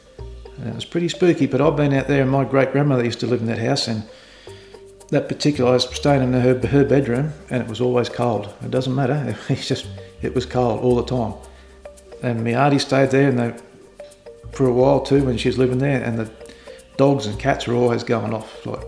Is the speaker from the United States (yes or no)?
no; Corinda, Queensland, Australia; also born or lived in Sydney; is actually sitting at Corinda Community Hall. I was born in Sydney, but I was brought out here. I was 7 days old and I was brought out here. 16th of October, and they reckon it's one of the hottest Octobers I had back in 1967.